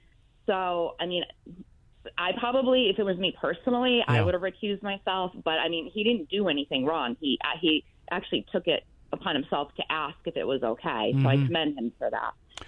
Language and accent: English; Connecticut, United States; moved away; I mean, I grew up in Connecticut, and I left for a little over a decade.